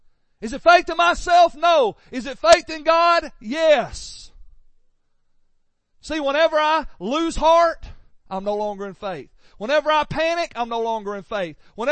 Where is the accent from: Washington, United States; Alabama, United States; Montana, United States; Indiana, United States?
Alabama, United States; I'm sorry, I come from Alabama. We're used to winning.